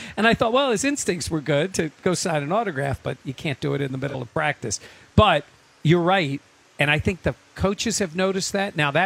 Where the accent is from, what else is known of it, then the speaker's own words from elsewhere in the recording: Philadelphia, Pennsylvania, United States; And yes, I know I came from Philly, but it's been bad here times too